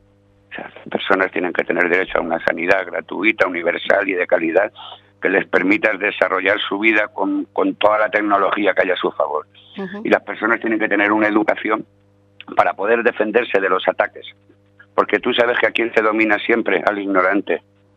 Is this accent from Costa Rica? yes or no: no; Valencia, Valencian Community, Spain; yo soy de Valencia